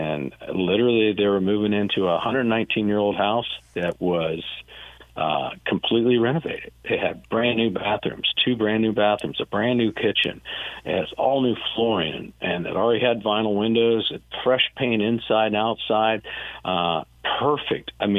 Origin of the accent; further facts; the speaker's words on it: Midwest, United States; Growing up in the Midwest, you don't have any, you've got a lot of kind of values that you don't do this, you don't say